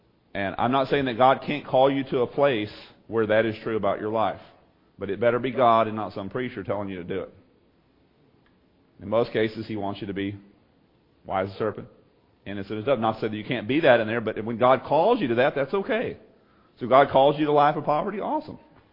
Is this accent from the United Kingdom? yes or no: no; Texas, United States; I grew up in East Texas with a lot of Pentecostals.